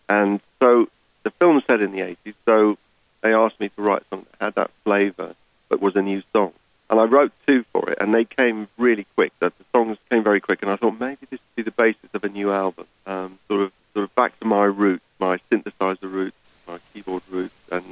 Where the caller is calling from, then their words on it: New York City, New York, United States; From New York City.